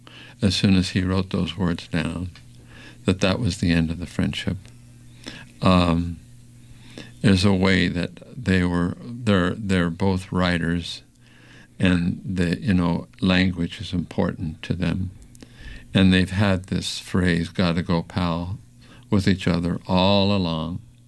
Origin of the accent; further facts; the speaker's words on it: Idaho, United States; when I was growing up in Idaho